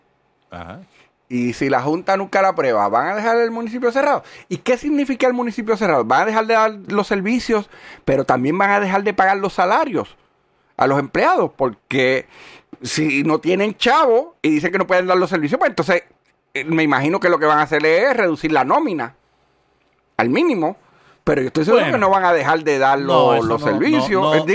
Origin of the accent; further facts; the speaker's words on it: San Lorenzo, Puerto Rico; Yo que soy de San Lorenzo.